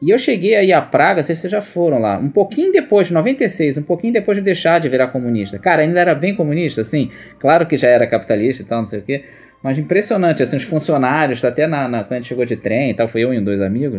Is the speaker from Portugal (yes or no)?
no; Brazil; Cara, não vai acontecer nada, a gente é brasileiro aqui, bota a camisa do Brasil, tá tudo certo.